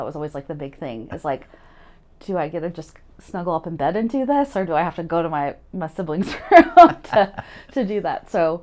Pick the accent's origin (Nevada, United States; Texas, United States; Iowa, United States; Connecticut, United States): Iowa, United States; Des Moines; And I'm from Iowa. I'm from the Des Moines area.